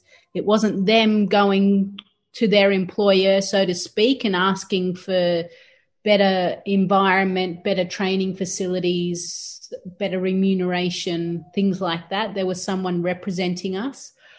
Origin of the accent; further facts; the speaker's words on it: Pune, Maharashtra, India; born there; accent: Australian; I was born in Pune. I was actually adopted.